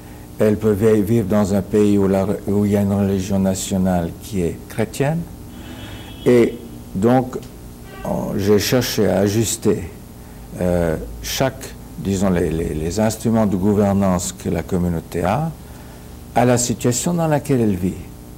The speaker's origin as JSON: {"language": "French", "country": "Switzerland", "tie": "born there", "also_born_or_lived": "Africa / United States", "said": "Puisque je suis né en Suisse"}